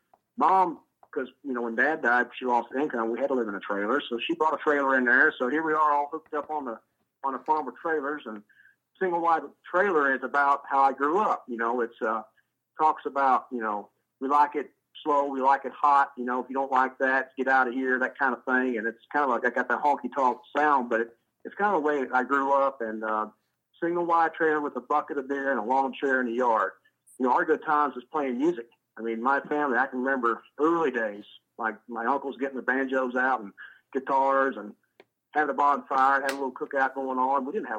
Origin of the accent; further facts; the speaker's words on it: Kentucky, United States; also born or lived in Detroit area, Michigan; Even though I did grow up in Kentucky. That'd get me in trouble. A lot of people think I was raised in the South, or I was born in the South, but I'm not. So we moved from Detroit area down to far western Kentucky in 1979.